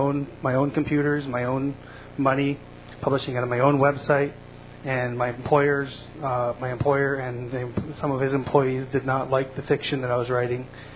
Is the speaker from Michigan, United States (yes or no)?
yes; Michigan, United States; I am from Michigan myself.